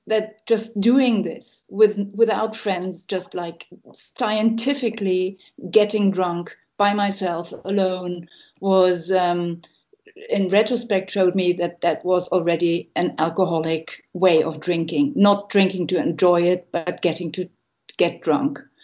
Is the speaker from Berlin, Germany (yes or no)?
yes; Berlin, Germany; I grew up in Berlin, in West Berlin. I'm a West Berliner, and my upbringing is middle class.